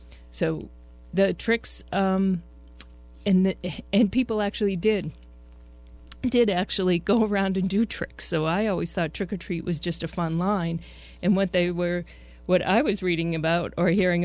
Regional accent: Boston, Massachusetts, United States; As you know, if you listened last week, I'm a Bostonian.

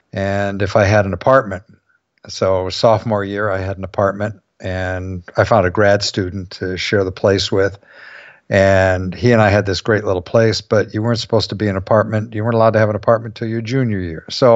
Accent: Ohio, United States; I went to Miami of Ohio, I grew up in Ohio

